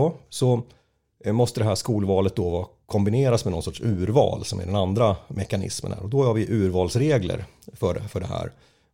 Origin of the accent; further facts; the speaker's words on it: Västerås, Västmanland County, Sweden; Jag är uppvuxen i Västerås